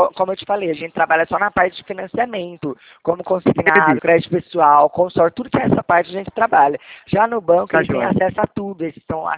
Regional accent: Ribeirão Preto, São Paulo, Brazil; Eu falo do interior, sou de Ribeirão Preto

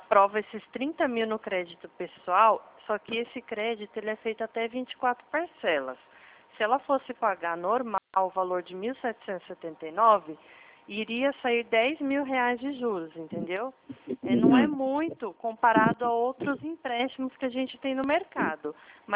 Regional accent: São Paulo, Brazil; Não, eu sou do estado de São Paulo.

